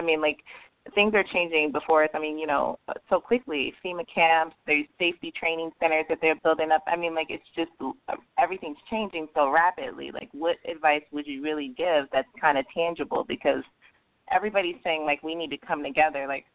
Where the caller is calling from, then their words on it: Maryland, United States; I guess I'm calling from the Maryland area